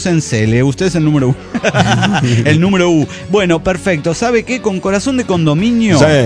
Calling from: Pachuca, Hidalgo, Mexico; de Pachuca, Hidalgo, México.

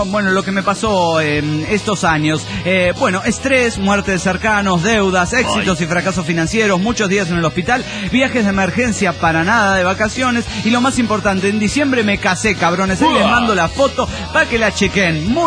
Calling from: Cochabamba, Bolivia; de Cochabamba, Bolivia.

